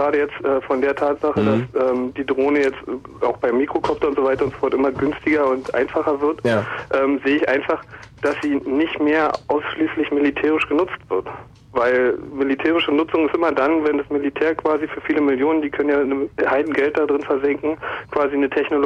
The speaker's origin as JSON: {"language": "German", "region": "East Germany", "country": "Germany", "said": "also ich muss dazu sagen, ich bin aus dem Osten"}